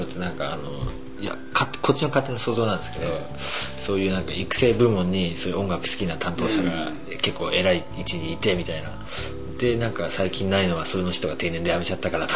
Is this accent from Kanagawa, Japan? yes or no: yes; Fujisawa, Kanagawa, Japan; 僕の地元は藤沢でもなんか立派なホールが